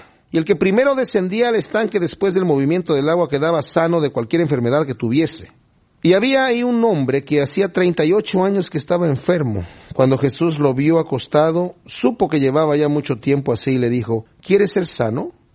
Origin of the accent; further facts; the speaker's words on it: Querétaro, Mexico; Yo soy de Querétaro, México